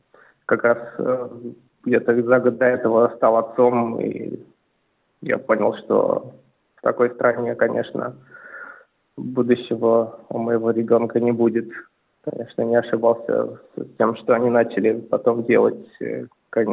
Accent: Moscow, Russia; я из Москвы, я русский и я против этой войны. Хоть имя у меня и армянское происхождение, я довольно смешанного, у меня и русские корни, и армянские, татарские

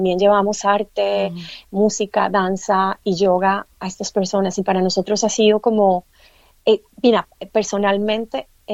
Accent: Colombia; Pero bueno, como colombiana, yo nací en Colombia.

